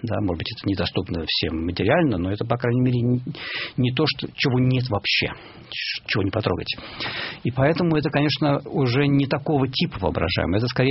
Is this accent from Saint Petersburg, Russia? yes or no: yes; Saint Petersburg, Russia; now in Berkeley, United States; я вырос в Ленинграде, и до сих пор в Петербурге провожу 1-3 года каждый год. Я живу на, как бы, на два дома между Беркли и Петербургом.